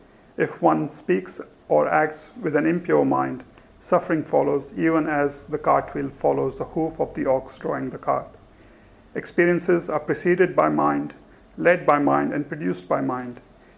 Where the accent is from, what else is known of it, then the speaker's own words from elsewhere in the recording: India; I grew up in India, there's lots of beggars around.